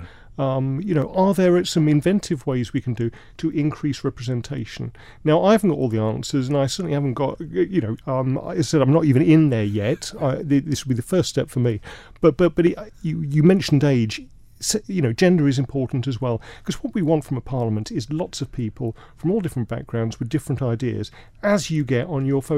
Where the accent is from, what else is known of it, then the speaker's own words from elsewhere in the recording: London, United Kingdom; moved away as an adult; now in Ramsey, Isle of Man; I came over from London 14 years ago now with my young family to take up a job as a GP in Ramsey.